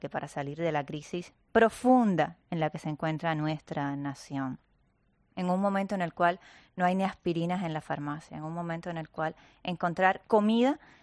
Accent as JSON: {"language": "Spanish", "country": "Cuba", "said": "Eso significa que 550 cubanos murieron por cada 100.000 habitantes en mi país."}